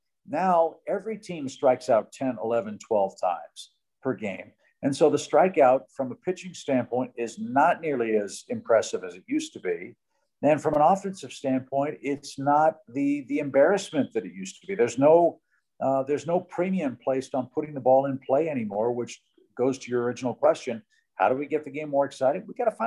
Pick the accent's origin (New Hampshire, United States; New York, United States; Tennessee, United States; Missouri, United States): Missouri, United States; St. Louis; Look, I grew up in St. Louis, and I grew up with Vince Coleman and Willie McGee and Tommy Herr and Jack Clark.